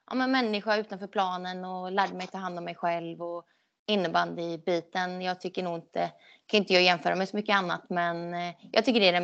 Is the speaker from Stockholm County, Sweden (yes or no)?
no; Skåne, Sweden; jag flyttade ju ändå från Skåne 2010, så att det var ju länge sedan jag bodde där